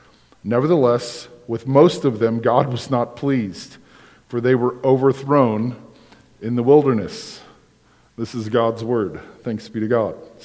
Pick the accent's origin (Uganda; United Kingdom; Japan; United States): United States; Kansas; We're from Reno County. We know what state fair living's like.